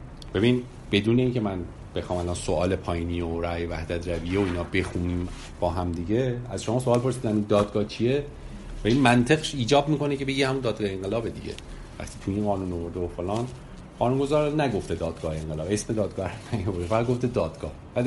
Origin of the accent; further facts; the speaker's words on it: Iran; باب ما ایرانیام که قربونش برم فقط کافیه حفره پیدا کنیم